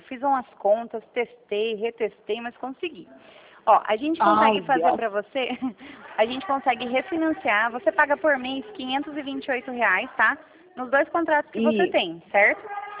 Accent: Rio Claro, São Paulo, Brazil; Eu sou aqui de Rio Claro. Aqui pertinho.

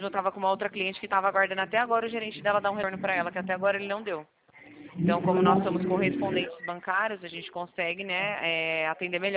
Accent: Valinhos, São Paulo, Brazil; Do interior de São Paulo, sou de Valinhos.

